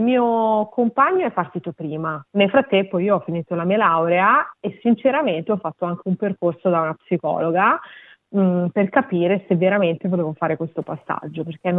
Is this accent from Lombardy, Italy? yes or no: yes; Garbagnate Milanese, Lombardy, Italy; moved away as an adult; now in Australia; Provincia di Milano, una ridente cittadina garbagnate milanese.